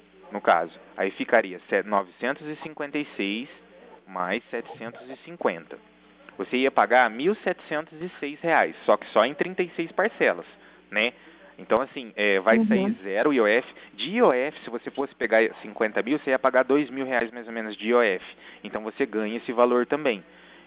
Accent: Cornélio Procópio, Paraná, Brazil; eu sou aqui de Cornélio Procópio, bem próximo a Assis.

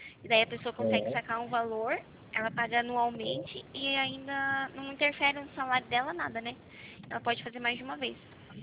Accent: Itapetininga, São Paulo, Brazil; Eu sou do estado de São Paulo. Eu sou daqui de Itapetininga. Por isso que meu DDD é 15, é diferente. Até o jeito de eu falar, né? O sotaque.

